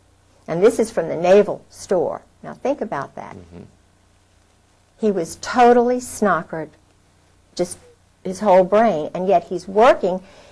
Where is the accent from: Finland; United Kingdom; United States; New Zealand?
United Kingdom; Scotland; I'm a Scottish grandmother, and I was working as assistant director of the Chamber of Commerce.